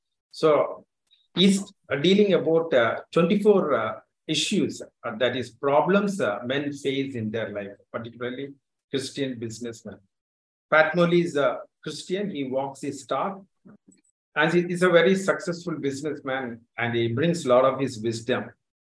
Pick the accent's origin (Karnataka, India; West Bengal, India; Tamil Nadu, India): Tamil Nadu, India; Madurai; I'm from Madurai